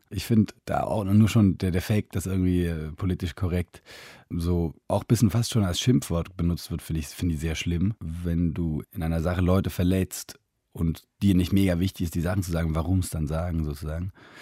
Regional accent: Switzerland; Ich bin bestimmt die Hälfte der Zeit in Deutschland und die deutschen News gehen nicht an mir vorbei, nur weil ich aus der Schweiz bin sozusagen.

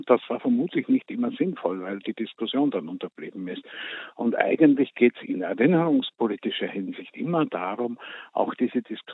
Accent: Vienna, Austria; born there; Ich habe in meiner Geburtsstadt Wien erlebt

